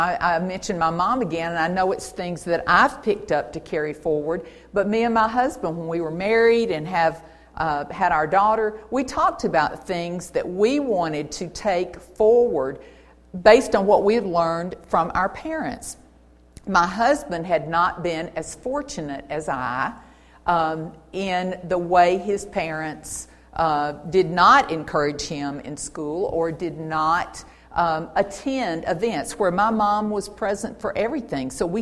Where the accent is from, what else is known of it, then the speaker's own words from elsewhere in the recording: Opelika, Alabama, United States; And so that was an exciting place to live and grow up. And in our hometown, small town, Opelika